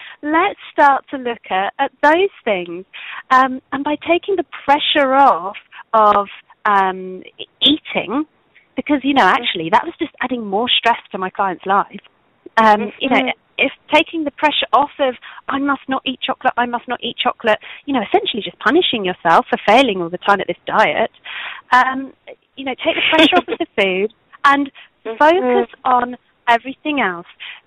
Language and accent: English; England, United Kingdom; I mean, obviously, I'm English, we love a cup of tea.